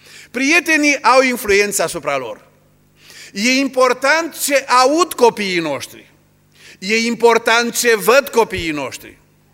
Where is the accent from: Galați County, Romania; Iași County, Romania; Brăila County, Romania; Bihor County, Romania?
Bihor County, Romania; Burzuc; Eu m-am născut și am crescut la Burzuc. Cei mai mulți n-ați auzit de localitatea aceasta. E în județul Bihor, e un sat mărunt și m-am născut la marginea satului, aproape de păduri.